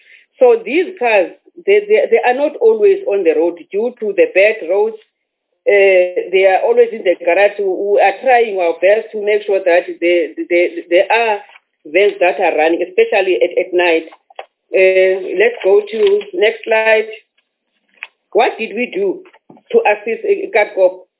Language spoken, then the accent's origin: English; Maclear, Eastern Cape, South Africa; I'm also from that area. I'm from Maclear, so I know exactly the area